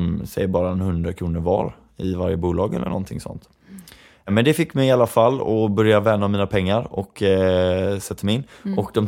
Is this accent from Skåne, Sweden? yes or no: no; Kungsbacka, Halland County, Sweden; egentligen kommer jag från Kungsbacka från början, men jag har flyttat en hel del lite fram och tillbaka. Så jag brukar säga Västra Götaland-regionen generellt sett.